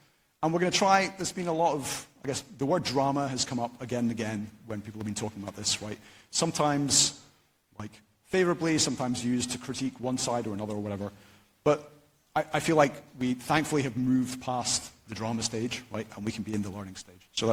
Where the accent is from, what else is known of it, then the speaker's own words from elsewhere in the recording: United Kingdom; I'm allowed to be self-deprecating because I'm British.